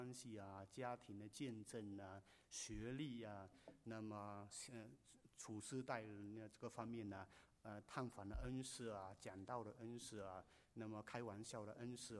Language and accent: Chinese; Malaysia; also born or lived in Africa; 我是在马来西亚长大，从来没有见过